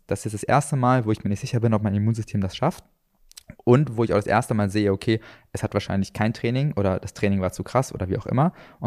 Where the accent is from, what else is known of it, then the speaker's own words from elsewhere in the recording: Düsseldorf, North Rhine-Westphalia, Germany; muss ich natürlich als Düsseldorfer kurz flamen